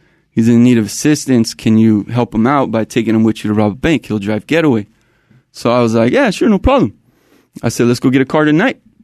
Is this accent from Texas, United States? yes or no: no; San Diego, California, United States; My neighborhood's Otay. It's in San Diego, South San Diego. It can be rough, you know.